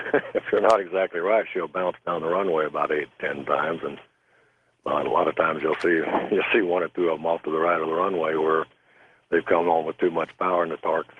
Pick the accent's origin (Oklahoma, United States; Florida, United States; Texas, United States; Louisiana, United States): Texas, United States; Dallas; I was raised in Dallas, Texas.